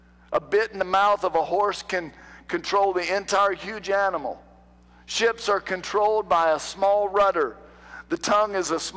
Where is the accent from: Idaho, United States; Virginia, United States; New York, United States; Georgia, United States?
Virginia, United States; We were raised in Virginia.